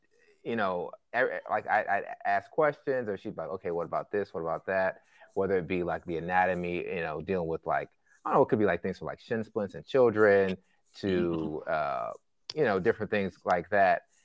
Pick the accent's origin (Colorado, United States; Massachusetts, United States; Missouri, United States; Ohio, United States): Ohio, United States; also born or lived in Ghana; but I grew up in Ohio. So my mom remarried and we moved to Ohio right before I turned six.